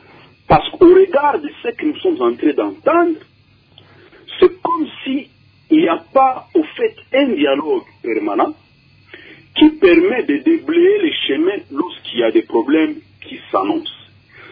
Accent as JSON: {"language": "French", "country": "DR Congo", "said": "ici chez nous, en RDC"}